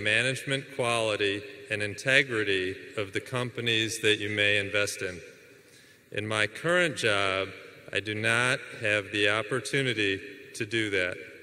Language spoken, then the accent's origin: English; New York City, New York, United States; I'm from New York City.